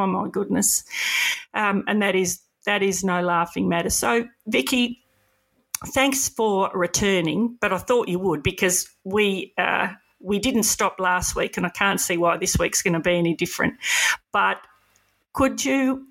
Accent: Edithvale, Victoria, Australia; I come from around that area. I grew up in Edith Vale.

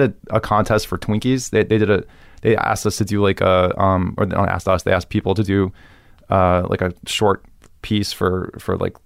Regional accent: Miami, Florida, United States; Growing up in Miami is great. You know, the beaches are amazing.

